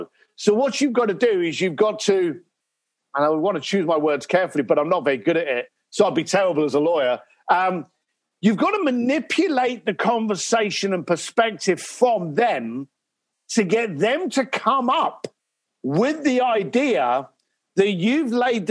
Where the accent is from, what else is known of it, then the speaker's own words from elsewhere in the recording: London, United Kingdom; Growing up in East London to what I thought was in a poor family